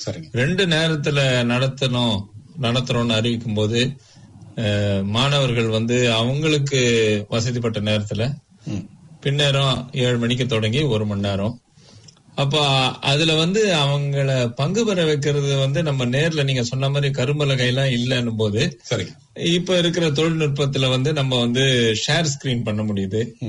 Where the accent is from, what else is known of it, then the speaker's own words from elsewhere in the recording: Chennai, Tamil Nadu, India; அதாவது இப்ப நான் பிறந்து வளர்ந்தது சென்னை தமிழ்நாட்டுல.